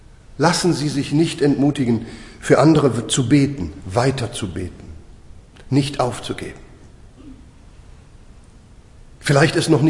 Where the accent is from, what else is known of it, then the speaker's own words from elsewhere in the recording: Northern Germany, Germany; Meine Frau und ich, wir kommen aus Norddeutschland.